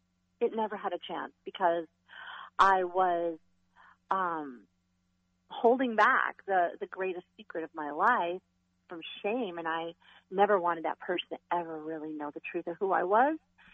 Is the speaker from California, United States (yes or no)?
yes; California, United States; also born or lived in Utah; now in Minnesota, United States; I grew up in California. I live in Utah. And then I moved to Minnesota with that marriage.